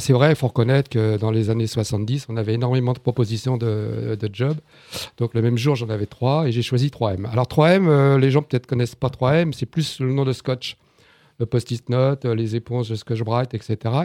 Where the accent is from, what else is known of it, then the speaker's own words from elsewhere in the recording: Taverny, Île-de-France, France; je suis tabernacien. Tabernacien de la ville de Taverny, dans le Val-d'Oise.